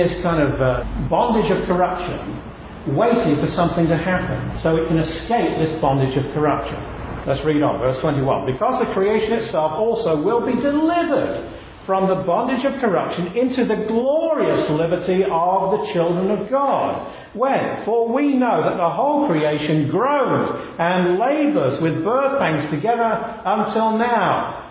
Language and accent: English; England, United Kingdom; I come from England